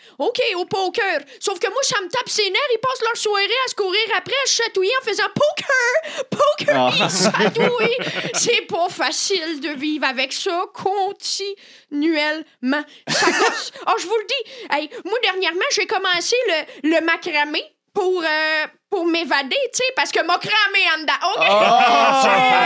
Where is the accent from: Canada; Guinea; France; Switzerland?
Canada; Matane, Quebec; Ouais, moi, je viens de Matane.